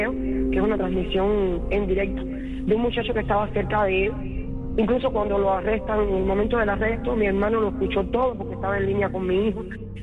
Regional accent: San José de las Lajas, Mayabeque, Cuba; de San José de las Lajas

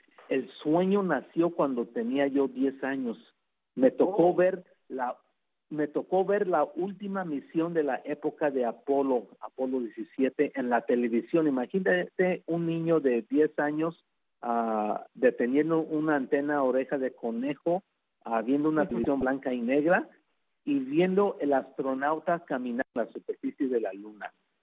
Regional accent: United States; Yo me siento mexicano, pero al igual, obviamente también soy americano, soy nacido aquí, mis padres de México

